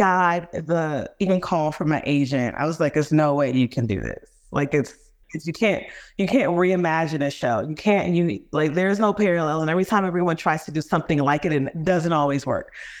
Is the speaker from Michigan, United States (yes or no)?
no; Washington, District of Columbia, United States; now in Los Angeles, United States; I am a Nigerian American, born and raised in DC, and first generation American. I am a costume designer here in Los Angeles, California.